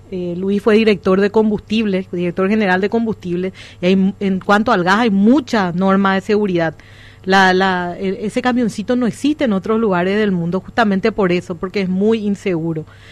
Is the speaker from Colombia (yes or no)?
no; Paraguay; Primero que nada, que yo soy paraguaya, tengo hijos paraguayos.